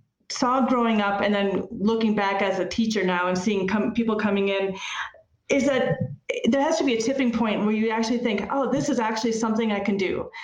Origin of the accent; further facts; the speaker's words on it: Midwest, United States; I grew up in the Midwest.